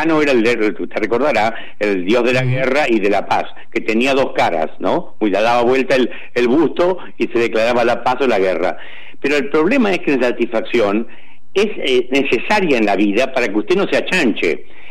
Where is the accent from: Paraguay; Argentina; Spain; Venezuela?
Argentina; Entre Ríos; Yo me acuerdo una anécdota cuando en mi pueblo Entre Ríos estaban instalando los semáforos